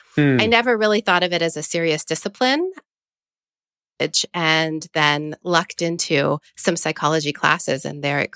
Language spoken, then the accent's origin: English; San Antonio, Texas, United States; So I grew up bicultural in a working class family in San Antonio